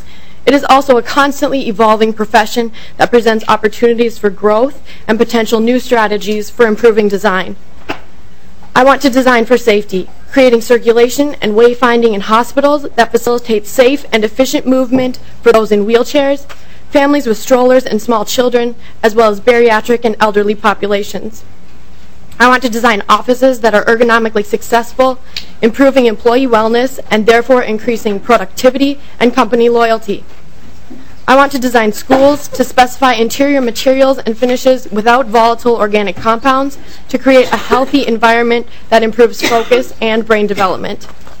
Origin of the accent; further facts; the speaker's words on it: St. Cloud, Minnesota, United States; I'm originally from the St. Cloud area.